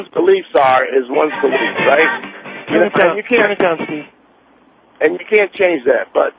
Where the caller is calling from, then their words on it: Connecticut, United States; I'm calling from Connecticut.